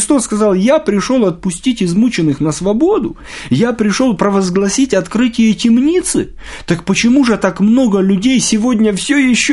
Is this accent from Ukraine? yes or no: no; Kobrin, Brest Region, Belarus; born there; Я родился в Белоруссии, в городе Кобрине, это Брестская область.